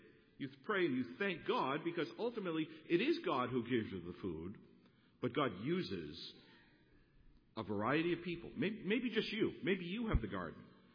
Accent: Massachusetts, United States; Look, I'm from Massachusetts, okay? So I'm thinking snow.

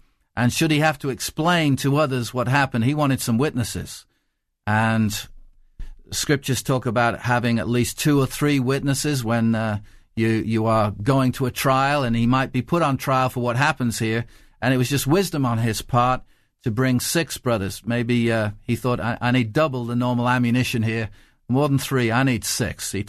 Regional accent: England, United Kingdom; But I certainly wasn't born and raised in England with a Welsh father and an Irish mother.

